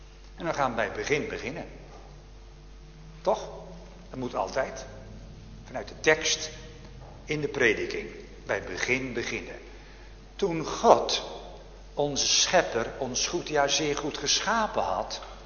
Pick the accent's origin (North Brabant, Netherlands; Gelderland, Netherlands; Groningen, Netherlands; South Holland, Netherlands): South Holland, Netherlands; born there; maar waar ik geboren ben. Vlak bij Rotterdam, bombardement.